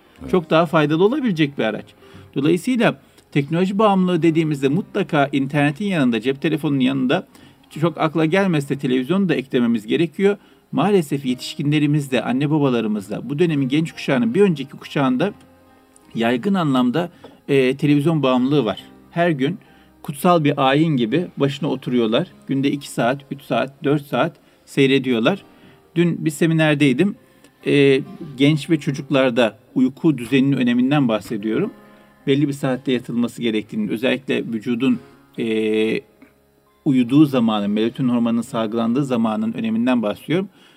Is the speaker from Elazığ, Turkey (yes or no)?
no; Istanbul, Turkey; born there; Bendeniz İstanbul Üsküdar doğumluyum. Ama aslen Karadenizliyiz.